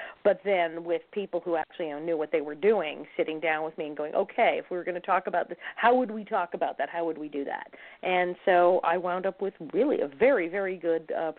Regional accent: Hollywood, California, United States; growing up in Hollywood, too.

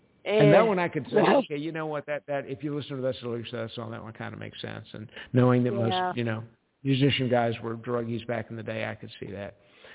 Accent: the South, United States; Anyway, y'all, I'm from the South, I can say that.

